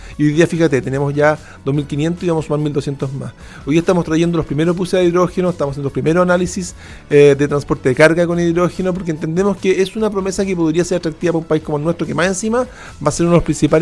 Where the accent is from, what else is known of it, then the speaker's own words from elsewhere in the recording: Chile; no somos los chilenos diciendo que estamos en una posición muy favorable, sino que efectivamente las condiciones de nuestro desierto en el norte y de nuestro Magallanes